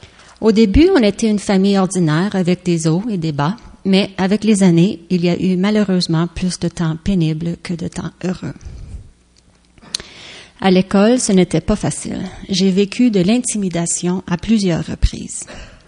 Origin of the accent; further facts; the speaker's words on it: Montreal, Quebec, Canada; born there; French is a second language; Je suis née à Montréal. Mes parents venaient de l'Estonie. C'est un petit pays près de la Scandinavie et qui, pendant la guerre, avait été annexé par la Russie. Nous parlions l'estonien et l'anglais à la maison.